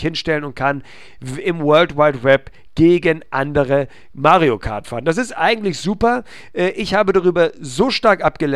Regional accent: Hamburg, Germany; Ich lebe in einer nicht so ganz kleinen Stadt, nämlich in Hamburg.

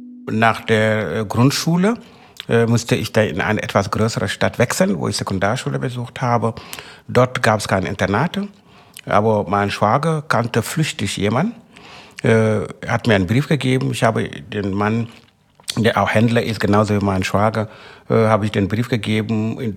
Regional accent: Marsassum, Senegal; born there; German is a second language; Ich bin 1961 in Senegal geboren, in Marsassum, in einem kleinen Ort im Süden des Landes.

